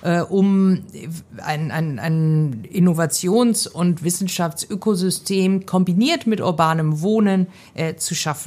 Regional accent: Hamburg, Germany; Ich bin auch Hamburgerin.

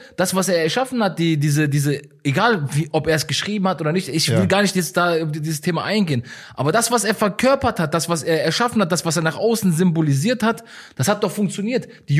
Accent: Gladbeck, North Rhine-Westphalia, Germany; dass ich aus Essen komme, aus alten Essen, und ich bin eigentlich aus Gladbeck.

